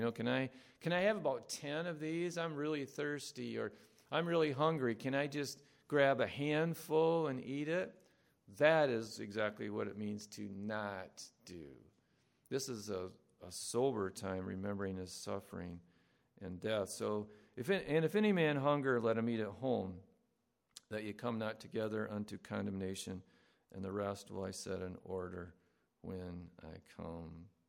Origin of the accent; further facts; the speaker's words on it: United States; Lord, it's so easy as an American to be so selfish and so worried about little concerns